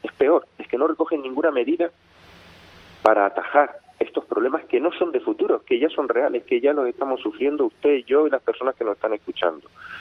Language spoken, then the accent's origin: Spanish; Canary Islands, Spain; Yo soy de Fuerteventura, como le he dicho